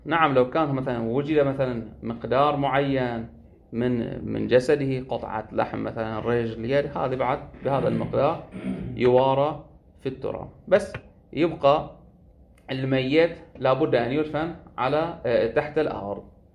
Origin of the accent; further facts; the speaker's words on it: Bahrain; وعندنا في البحرين كان هكذا في بعض الآثار